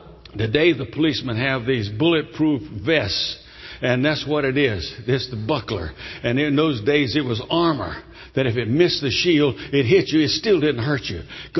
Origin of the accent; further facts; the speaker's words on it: North Carolina, United States; also born or lived in Connecticut; Now, I was born in Connecticut, but as a young boy, we moved to North Carolina for 12 years, and we lived in a small town, and we had a little piece of land, and it was the Depression.